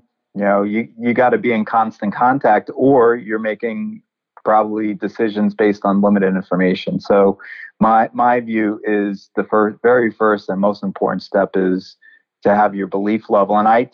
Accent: Massapequa, New York, United States; But I grew up on Long Island in Massapequa and Long Island in the state of New York.

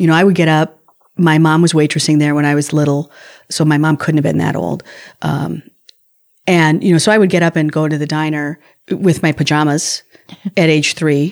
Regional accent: Minnesota, United States; I did grow up in Minnesota. I grew up in Minnesota, and I have a kind of a weird family dynamic. So we grew up here in the city, and my grandparents had a farm.

